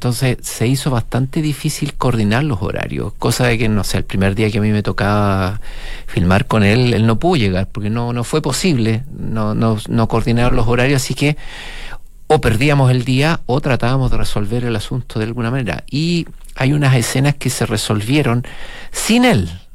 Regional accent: Chile; una historia no solo que nos identifica a nosotros como chilenos

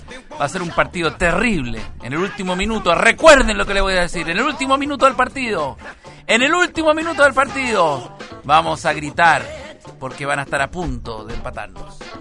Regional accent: Peru; now in Chile; los extranjeros que están en Chile, especialmente a mis compatriotas peruanos, mis amigos, porque yo me siento muy peruano después de todo lo que tuve que vivir.

